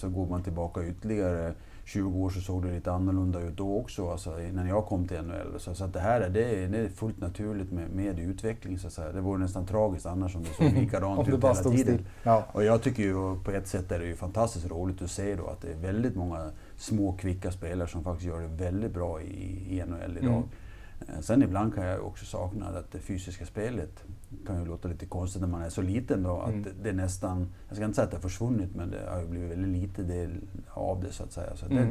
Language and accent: Swedish; Slite, Gotland, Sweden; där jag kommer ifrån, det är inte så känt, har vi en fantastisk badstrand i Slite då.